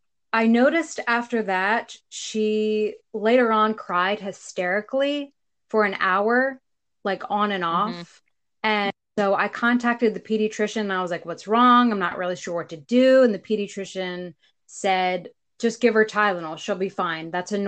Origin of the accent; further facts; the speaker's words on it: Pennsylvania, United States; moved away as an adult; I live in South Carolina. I'm originally from Pennsylvania. We have lived in South Carolina for about 4 years now.